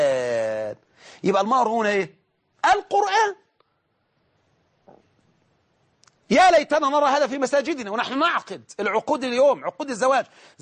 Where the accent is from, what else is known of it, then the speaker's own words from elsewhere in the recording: Egypt; طبعا هذا عندنا في مصر، وإن كان الحمد لله قل الآن